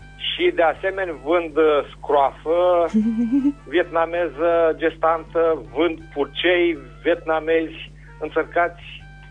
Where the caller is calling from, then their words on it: Berzovia, Caraș-Severin, Romania; din Berzovia și am de vânzare porci vietnamezi